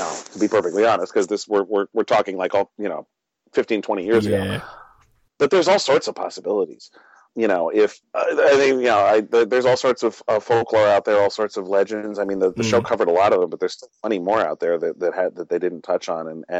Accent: New York City, New York, United States; because I'm from New York and I love my city

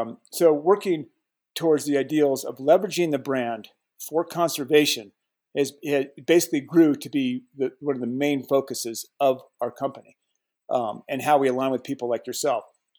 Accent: Colorado, United States; You know, I was born and raised in Colorado. hunting and fishing were a major part of my life with my dad.

